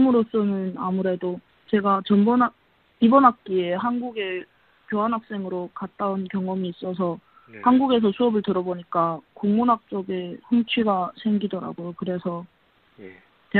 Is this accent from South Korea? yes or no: no; Yanbian, Jilin, China; 네. 고향은 연변이고 졸업한 고중은 연변 1중입니다.